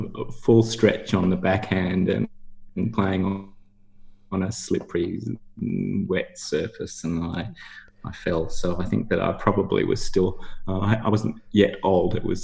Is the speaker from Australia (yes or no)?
yes; Perth, Western Australia, Australia; also born or lived in Bunbury; I was born in Bunbury, but lived almost all of my life in Perth.